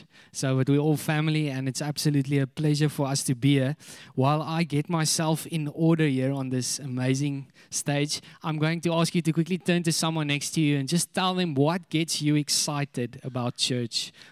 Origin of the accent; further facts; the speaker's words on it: Hermanus, Western Cape, South Africa; So we're from Hermanus. We've been in Shofar Hermanus for about almost 7 years now